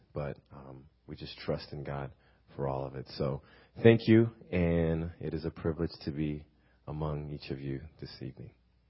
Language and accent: English; Haiti; now in United States; I'm originally from Haiti. And when I left Haiti, I never wanted to return for obvious reasons.